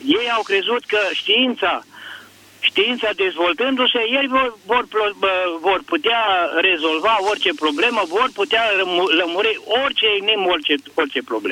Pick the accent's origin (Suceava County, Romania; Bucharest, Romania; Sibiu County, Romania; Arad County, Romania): Arad County, Romania; Arad